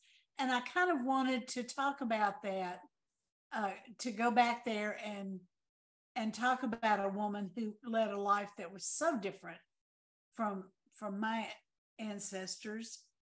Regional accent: Mississippi, United States; I was brought up in the Mississippi Delta, which could not be a more different setting than the West in the 1950s and 60s.

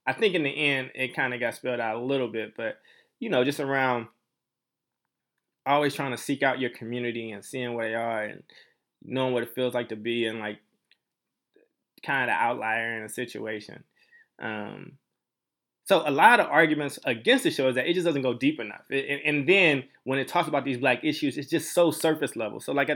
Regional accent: Chicago, Illinois, United States; also born or lived in Paducah, Kentucky / Oakland, California / Stockton, California; I grew up all over this country. I grew up in Chicago, Illinois, Paducah, Kentucky, and Oakland, California, and Stockton, California.

